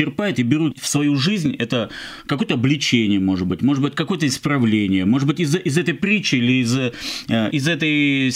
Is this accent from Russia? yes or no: yes; Moscow, Russia; Я родился, учился, занимался спортом в Москве, вот, на Кузнецком мосту. Угу. Это Варсановский переулок.